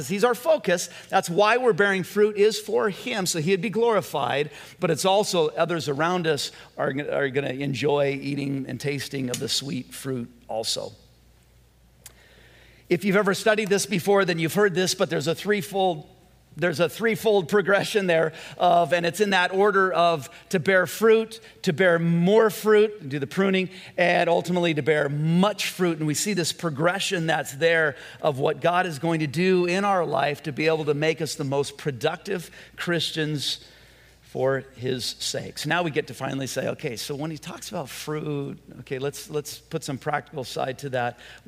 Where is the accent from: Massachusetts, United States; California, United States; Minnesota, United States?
California, United States; Whittier; But I remember Mr. Chaplin when I was growing up in Whittier, and he was our next door neighbor